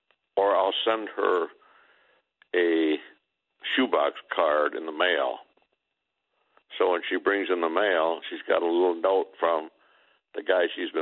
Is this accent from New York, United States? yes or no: yes; Buffalo, New York, United States; I grew up in Buffalo, poor, and I'm a one forker.